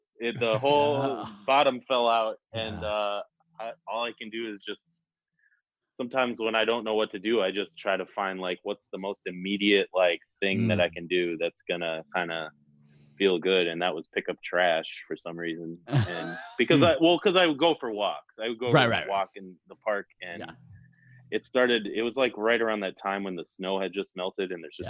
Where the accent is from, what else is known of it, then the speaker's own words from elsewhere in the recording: Dodgeville, Wisconsin, United States; Well, I grew up in Dodgeville, Wisconsin.